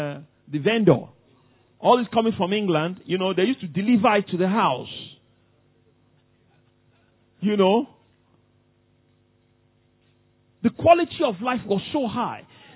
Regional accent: Nigeria; You know, you may not know this, but I grew up in Nigeria.

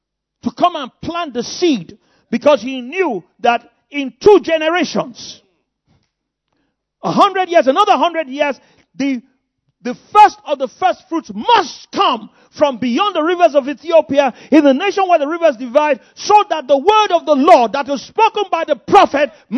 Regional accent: Nigeria; born there; And that's why I was born in Nigeria.

